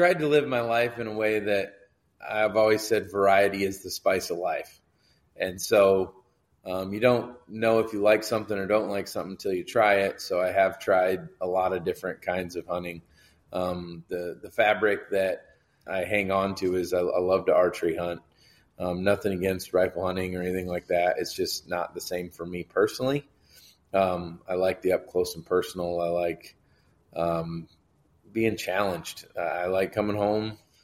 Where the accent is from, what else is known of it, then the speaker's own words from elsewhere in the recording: Midwest, United States; I mean, I grew up in the Midwest and, you know, elk was kind of this thing that everyone talked about